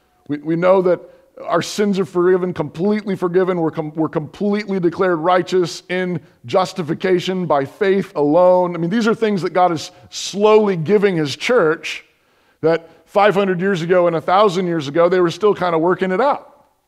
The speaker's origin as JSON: {"language": "English", "town": "Baltimore", "region": "Maryland", "country": "United States", "tie": "born or raised there", "said": "I grew up near Baltimore."}